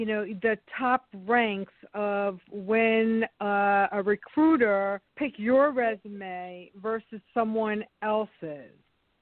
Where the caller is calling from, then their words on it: Massapequa, New York, United States; I am calling from Massapequa, New York.